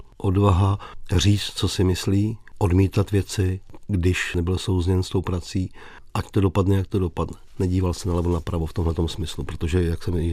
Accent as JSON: {"language": "Czech", "town": "Sobotka", "region": "Hradec Králové Region", "country": "Czechia", "said": "Protože jsme z vesnice, ze Sobotky, z městečka"}